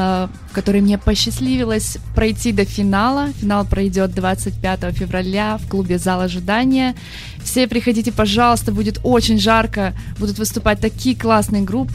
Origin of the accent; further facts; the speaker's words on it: Vladivostok, Primorsky Krai, Russia; moved away as an adult; now in Saint Petersburg, Russia; я 5 лет назад переехала в Петербург из города Владивостока, откуда я родом.